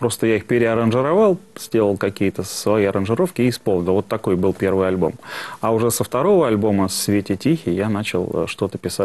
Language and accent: Russian; Smolensk, Smolensk Oblast, Russia; Я родился в Смоленске, в замечательном русском старинном городе, вот, и там окончил школу, и Смоленский филиал Московского энергетического института